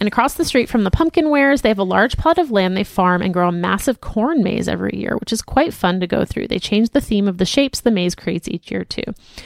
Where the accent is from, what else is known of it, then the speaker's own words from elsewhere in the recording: Florida, United States; now in Colorado, United States; I grew up in Florida with Latino parents who had no idea that this was a thing. So, of course, I never got to do fall things. But my husband and I moved to Colorado earlier this year